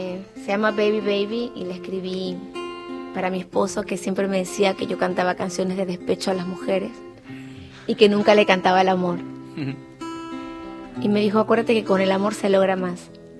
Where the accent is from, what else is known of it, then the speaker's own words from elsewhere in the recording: Venezuela; born there; yo soy afrolatina, nací en Venezuela, crecí en una familia de jazz, soul, rhythm and blues